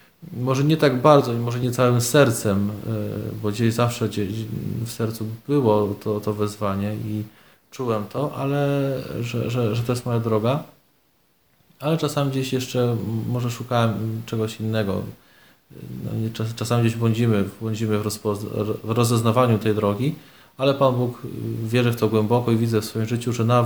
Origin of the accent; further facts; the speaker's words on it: Teresin, Masovian Voivodeship, Poland; born there; gdzie się urodziłem się w Teresinie, więc parafia Niepokalanów, więc styczność z franciszkanami miałem od zawsze